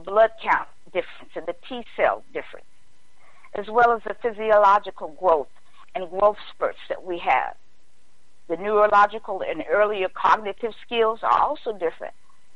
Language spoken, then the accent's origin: English; Memphis, Tennessee, United States; Oh, my hometown. Lord have mercy. What are they doing there?